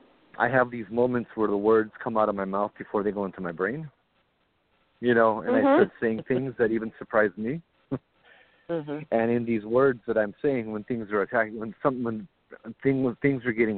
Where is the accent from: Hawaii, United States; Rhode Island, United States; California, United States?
Hawaii, United States; But I like, I'm just as American as I am Hawaiian, you know.